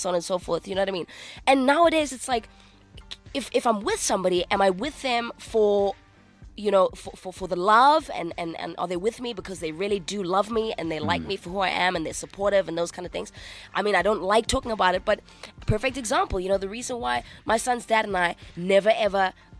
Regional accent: Manchester, North West England, United Kingdom; I grew up in Manchester for a very long time.

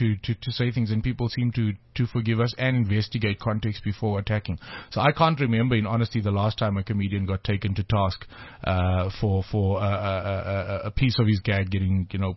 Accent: South Africa; we are so unpredictable as South African comedians, because we all come from little hubs, which have little cultural influences, so we also very, very different.

